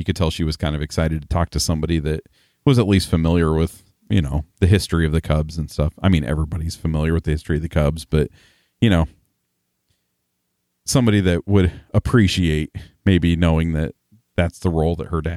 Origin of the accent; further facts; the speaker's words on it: Illinois, United States; this lady asked me where I was from, and I told her I was from Illinois